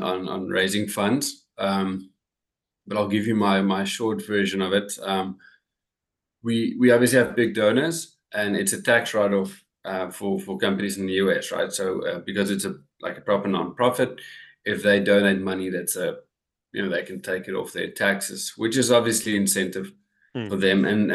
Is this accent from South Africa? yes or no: yes; Bloemfontein, Free State, South Africa; I grew up in Bloemfontein, so that's even more bizarre.